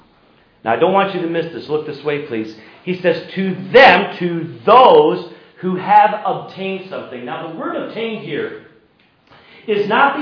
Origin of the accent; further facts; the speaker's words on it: United States; Yeah, you're Kiwis. I'm an American. So what?